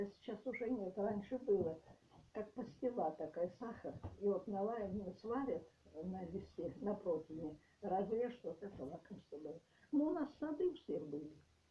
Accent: Polevaya, Kursk Oblast, Russia; born there; 19 сентября 1937 года родилась я в Курской области, Бесединского района уже нет, Бесединский район, село деревня Полевая

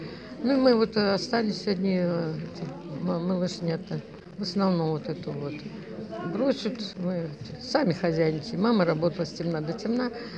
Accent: Klyuchevka, Novosibirsk Oblast, Russia; Я родилась в Новосибирской области, Тогучинский район, деревня Ключевка.

